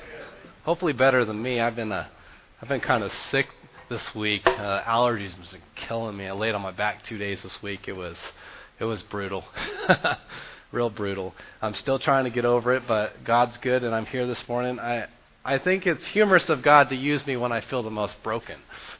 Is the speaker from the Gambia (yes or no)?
no; Dallas, Texas, United States; I grew up in Dallas, and I turn this corner, and there's Carrot Top.